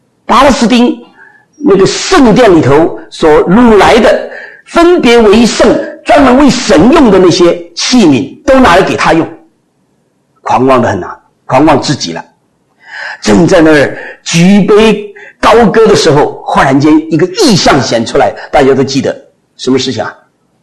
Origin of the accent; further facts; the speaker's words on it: Taiwan; 我们从台湾来就晓得